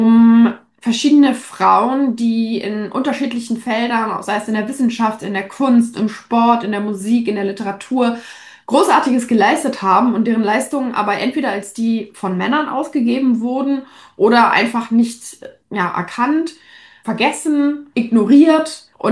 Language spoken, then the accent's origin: German; Lüneburg, Lower Saxony, Germany; Ich bin aus Lüneburg, habe viele Jahre in Berlin gelebt.